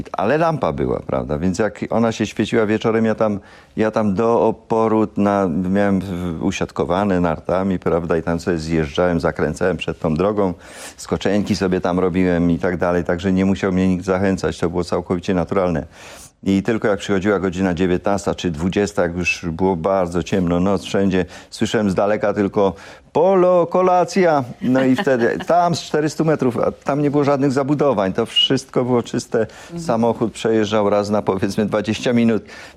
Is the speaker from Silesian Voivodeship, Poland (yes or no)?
yes; Wisła, Silesian Voivodeship, Poland; Natomiast ja sam wychowywałem się w Wiśle i wtedy pamiętam zimy, jakie wtedy były.